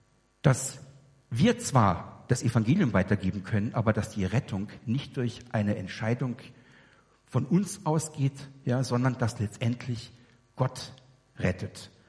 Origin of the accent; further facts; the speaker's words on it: Hamelin, Lower Saxony, Germany; Ich bin ja in Hameln aufgewachsen, der berühmten Rattenfängerstadt.